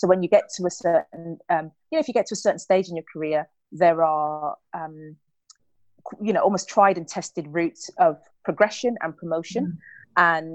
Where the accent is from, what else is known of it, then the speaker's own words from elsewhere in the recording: United Kingdom; I've grown up in a very conservative family where, you know, particularly growing up in the UK